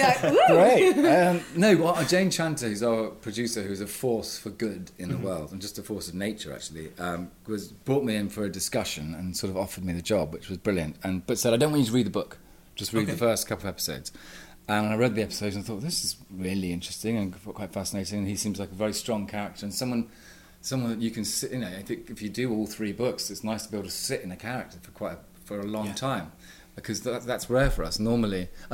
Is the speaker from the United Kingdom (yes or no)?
yes; England, United Kingdom; But I'm English.